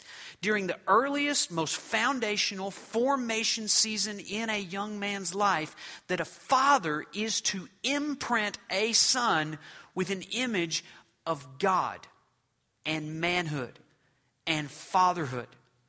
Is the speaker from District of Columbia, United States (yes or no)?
no; Muskogee, Oklahoma, United States; he was driving the wrecker in the infield of the local dirt racetrack in Muskogee, Oklahoma. I'm an … all right?